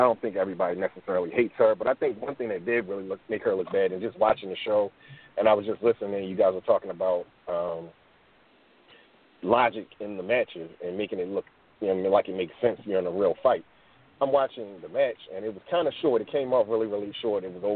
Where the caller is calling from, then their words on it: Baltimore, Maryland, United States; calling from Baltimore.